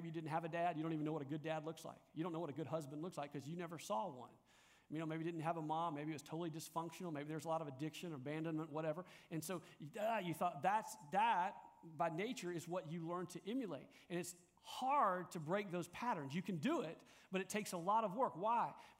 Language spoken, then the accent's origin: English; Louisiana, United States; Because I'm like from Louisiana, and when I ask for a soft drink, what do I ask for? A Coke.